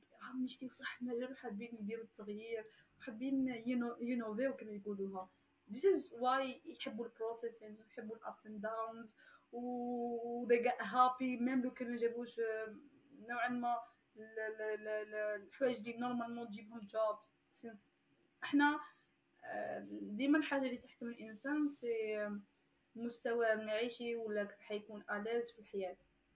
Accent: Algeria; حنا عندنا في الجزائر

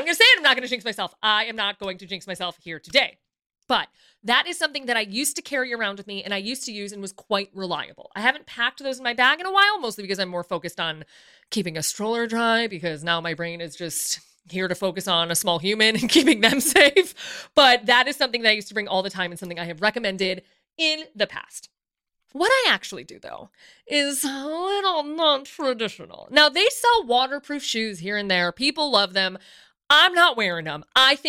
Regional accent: Midwest, United States; It was a really life-changing moment for me because I'm from the Midwest.

